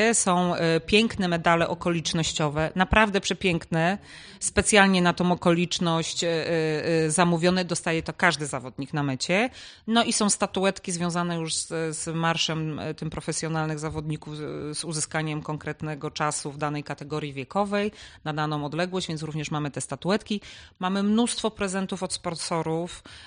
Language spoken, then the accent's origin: Polish; Suchy Bór, Opole Voivodeship, Poland; ja osobiście prawie od urodzenia mieszkam w Suchym Borze, z krótkimi przerwami gdzieś na jakieś studia, wyjazdy, ale generalnie całe swoje życie.